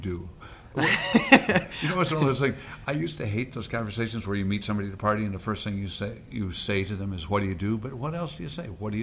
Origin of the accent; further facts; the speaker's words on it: Findlay, Ohio, United States; born there; Columbus, Ohio. You know, I was born in Findlay, Ohio.